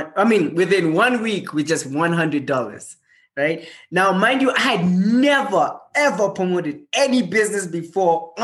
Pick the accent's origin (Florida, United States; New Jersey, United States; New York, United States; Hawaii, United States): New Jersey, United States; Paterson; born there; So first of all, I was born in Paterson, New Jersey. I don't tell many people that. I'm a UN child.